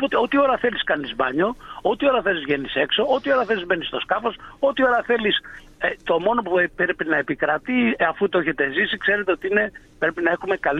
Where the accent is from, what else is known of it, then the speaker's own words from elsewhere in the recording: Axos, Crete, Greece; εγώ η καταγωγή μου είναι από την Άξο